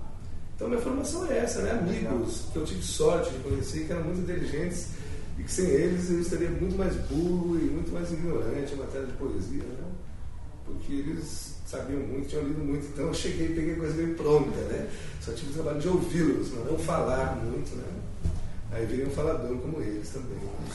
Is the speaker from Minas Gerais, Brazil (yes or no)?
no; Ponta Porã, Mato Grosso do Sul, Brazil; also born or lived in Rio de Janeiro; Fui morar um tempo no Rio, também internacional, não consegui, fiquei 8 meses, nasci no Rio, por fatalidade fui criado em Ponta Porã, não me dei bem com o Rio, né?